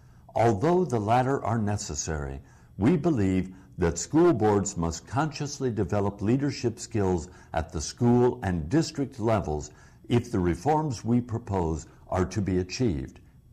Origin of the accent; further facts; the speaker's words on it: Illinois, United States; In my home state of Illinois, a major reform initiative was passed in 1985.